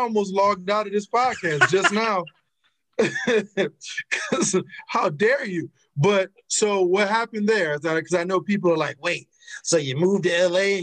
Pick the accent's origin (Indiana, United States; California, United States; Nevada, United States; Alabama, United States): Indiana, United States; Hammond; also born or lived in Michigan City; Man, I am from Hammond, Indiana. And which is I was born in Michigan City, Indiana, which is, you know, on the lake there, you can see Chicago from a clear day.